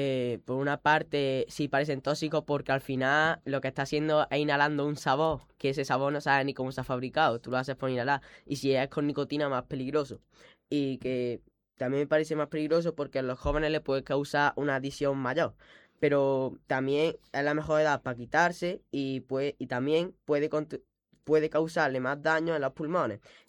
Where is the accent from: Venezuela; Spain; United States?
Spain; Villanueva de Algaida, Andalusia; como ha dicho anteriormente, vengo de Villanueva de Algaida